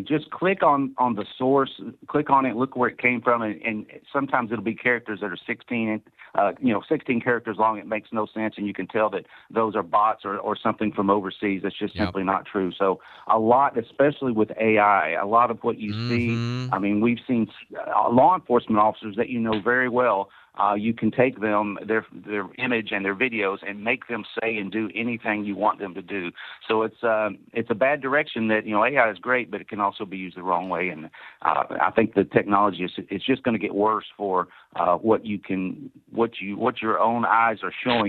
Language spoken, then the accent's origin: English; Kentucky, United States; now in Florida, United States; I'm originally from Kentucky, and I was asked by folks up there when I went to visit for Thanksgiving